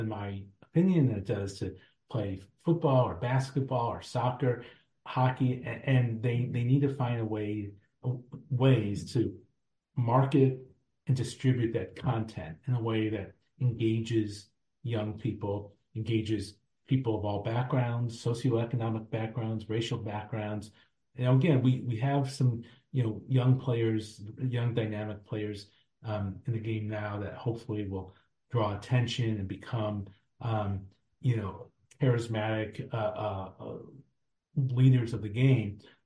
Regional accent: St. Louis, Missouri, United States; You know, I'm from St. Louis.

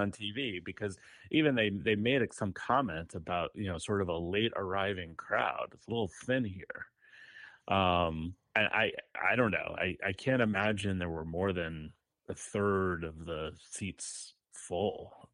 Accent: New York, United States; I had not been in that stadium, you know, growing up on Long Island.

